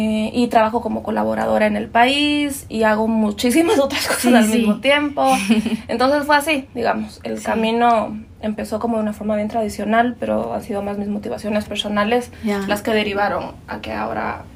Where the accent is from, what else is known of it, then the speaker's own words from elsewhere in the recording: Ecuador; uh-huh. Soy periodista ecuatoriana